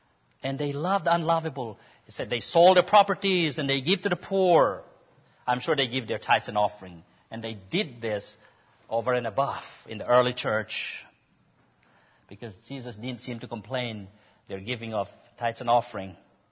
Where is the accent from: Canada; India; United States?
India; Manipur; We are from Manipur, and the tribals are basically Christian, but the tribals hate one another the most.